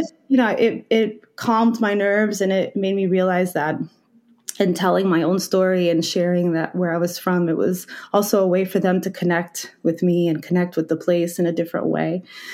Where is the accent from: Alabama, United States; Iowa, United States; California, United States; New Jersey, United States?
New Jersey, United States; Newark; growing up in the Ironbound and being a part of the Ironbound Community Corporation was what I call my real PhD.